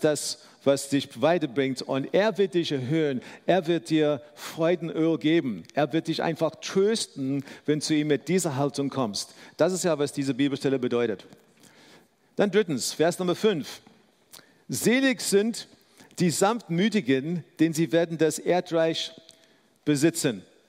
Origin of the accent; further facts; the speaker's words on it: South Africa; Ich bin in Südafrika aufgewachsen, wo wir herkommen.